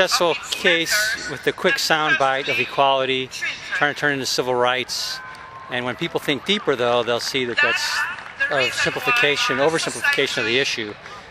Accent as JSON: {"language": "English", "town": "Chesapeake", "region": "Virginia", "country": "United States", "said": "Chesapeake, Virginia."}